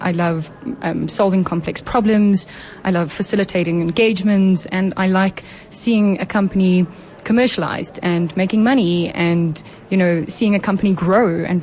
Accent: Eastern Cape, South Africa; So I grew up in the Eastern Cape, went to high school in Bloemfontein.

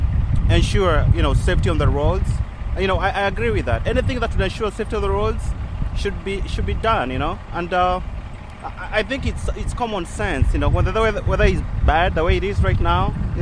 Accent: Georgia, United States; I come from Georgia.

